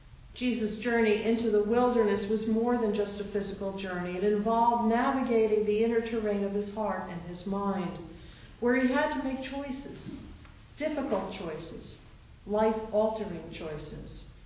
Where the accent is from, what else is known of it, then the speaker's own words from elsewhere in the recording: Brooklyn, New York, United States; now in New Jersey, United States; I'm from New Jersey. I could say I'm from Brooklyn, because that's originally where I come from.